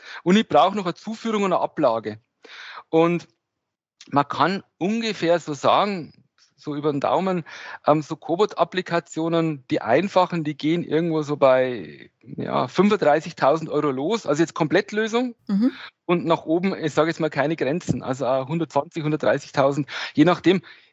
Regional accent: Regensburg, Bavaria, Germany; Also ich komme hier aus Regensburg.

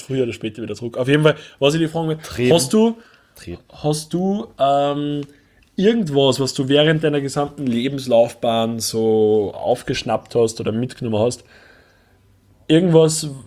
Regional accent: Upper Austria, Austria; wie wir mal bei uns in Oberösterreich waren.

